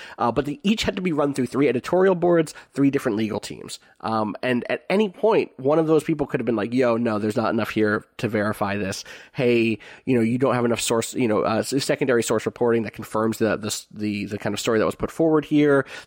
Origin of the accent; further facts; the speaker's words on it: Pennsylvania, United States; as someone who grew up in a fairly privileged place where a lot of people weren't, my hometown was on the edge of West Philadelphia and has a lot of first-generation immigrants and people of color